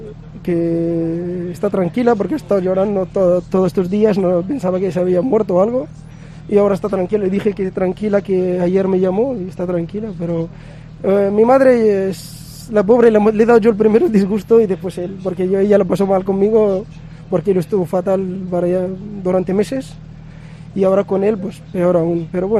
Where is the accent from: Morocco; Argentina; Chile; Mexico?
Morocco; Marrakesh, Marrakesh-Safi; Yo soy de Marrakech. De la parte del interior.